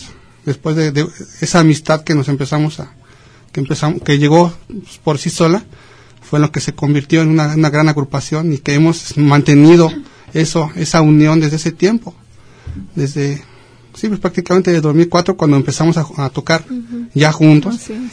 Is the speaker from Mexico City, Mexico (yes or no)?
yes; Mexico City, Mexico; now in Autlán, Mexico; Yo vengo de Ciudad de México. También siempre el rock ha sido parte esencial en mi vida. Desde niño prácticamente. Llego a Autlán